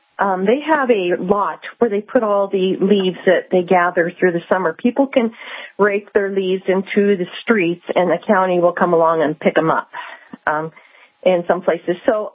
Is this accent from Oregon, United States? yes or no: yes; Oregon, United States; and I grew up in Oregon. Nobody ever mulches anything, okay?